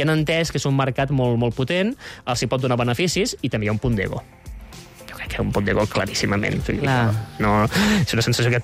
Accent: Barcelona, Catalonia, Spain; pregunten d'on sou, dius, soc de Barcelona

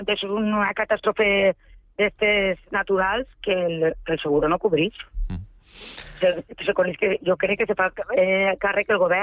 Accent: Picanya, Valencian Community, Spain; Enfront del barranc de Picanya, el barranc de Pollo, que se diu, que nosaltres som prendites de Picanya

